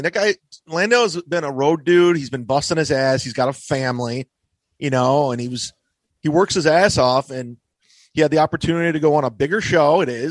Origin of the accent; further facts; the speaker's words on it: Ohio, United States; He's from Michigan. I'm from Ohio. We would see each other on the road a lot, you know.